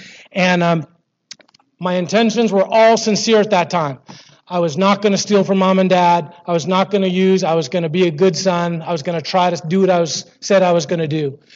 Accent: Canada; So you'll probably figure out I'm Canadian, and that doesn't make me an alcoholic, but it sure gives me a head start. Growing up in Canada was what it was. It's super cold

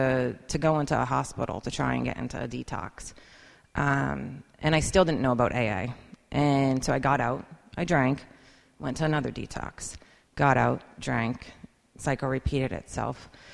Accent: New Hampshire, United States; I grew up in New Hampshire.

